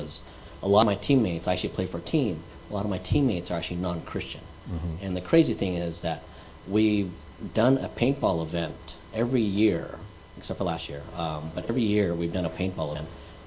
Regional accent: Philippines; So, you're wondering what a Filipino is doing in a Chinese church, right? Yes. Well, I'm a Filipino who grew up Catholic, actually.

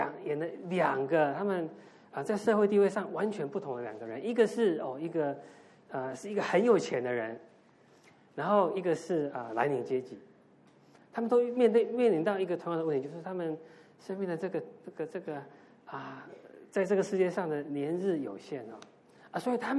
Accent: Taiwan; now in United States; 特别是我们如果不是在美国出生长大，我在台湾，或者是有些弟兄姐妹从中国来

